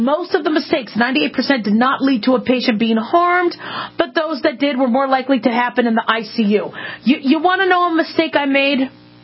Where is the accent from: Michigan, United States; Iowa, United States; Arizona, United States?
Arizona, United States; I remember in the second grade when I grew up in Scottsdale, or Phoenix, Arizona, we had to do … in sign language.